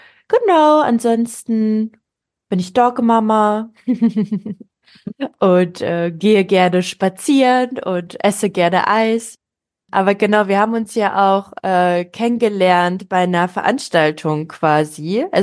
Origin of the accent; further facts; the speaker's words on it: Düsseldorf, North Rhine-Westphalia, Germany; ich bin Düsseldorferin und Sozialarbeiterin seit einigen Jahren